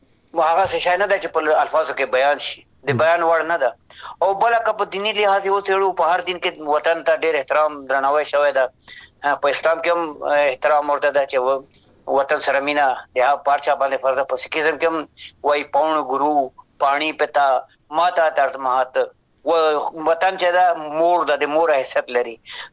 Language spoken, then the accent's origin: Pashto; Afghanistan; born there; وطن په اجتماعي لحاظ مور ده، وطن کې مو ژوند هلته پیدا شوي یو